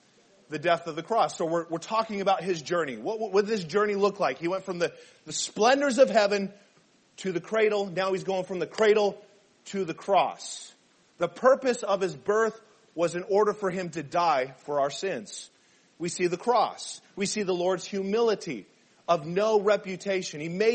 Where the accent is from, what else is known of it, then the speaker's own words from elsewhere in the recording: Arizona, United States; because we didn't have the Arizona Diamondbacks. I grew up in Arizona. We didn't have it.